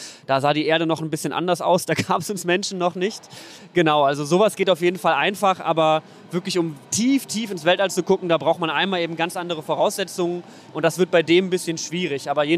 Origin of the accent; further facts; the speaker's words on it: Mettmann, North Rhine-Westphalia, Germany; now in Berlin, Germany; ich bin ja Wahlberliner und habe eben dementsprechend, also ich bin aufgewachsen in NRW, in der Vorstadt von Düsseldorf.